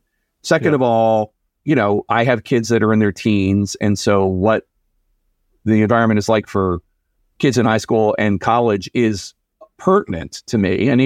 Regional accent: Philadelphia, Pennsylvania, United States; now in Washington, D.C., United States; I grew up in Philadelphia. I live in Washington, D.C.

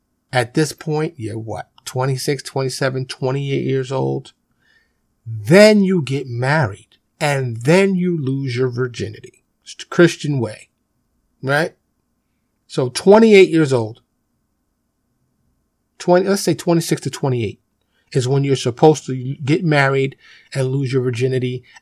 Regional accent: New York, United States; Now, growing up in New York, you had two schools, grade school, high school

